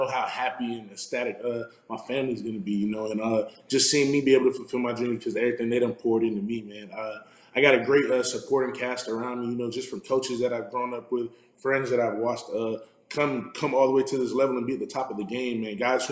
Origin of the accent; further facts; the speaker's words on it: Florida, United States; It's a dream come true, especially from I'm from South Florida, so that's always been where I wanted to go.